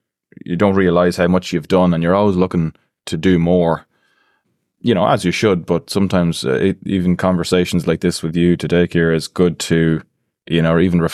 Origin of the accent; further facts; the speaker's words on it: Navan, County Meath, Ireland; So yeah, I grew up in Navan, County Meath. Both parents didn't go too far to find each other, both Navan people all their lives.